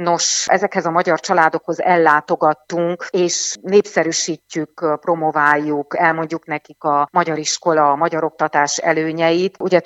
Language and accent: Hungarian; Maramureș, Romania; hogy lehet itt Máramarosban büszkén felvállalni azt, hogy magyarok vagyunk